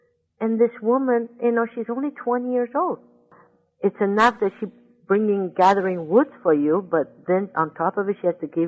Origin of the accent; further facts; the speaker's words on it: California, United States; if I take you to my hometown in Northern California and see how those people will treat you.